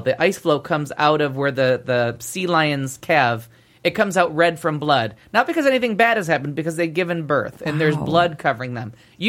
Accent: Niagara Falls, New York, United States; And growing up in Niagara Falls, which was, you know, Indian land, Native American culture, and we raped it.

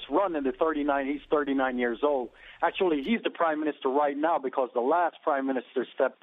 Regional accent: Jamaica; now in Queens, United States; Hello. Happy New Year. I'm from Jamaica

